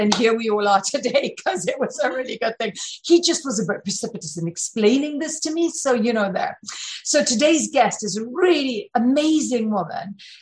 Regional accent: United Kingdom; But, you know, we're British, so we do say Hoffman because that's

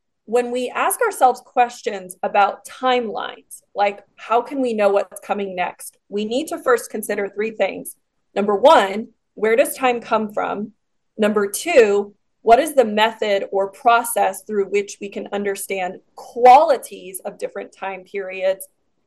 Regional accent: United States; Well, I'm an American, so it stands out as an interesting factoid in history to me.

